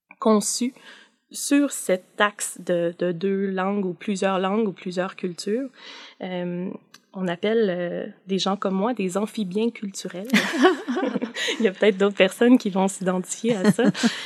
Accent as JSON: {"language": "French", "region": "Ontario", "country": "Canada", "tie": "born or raised there", "said": "Moi, j'ai grandi, je viens du nord de l'Ontario. J'ai grandi dans une situation francophone minoritaire. Donc, j'ai toujours évolué dans les deux langues."}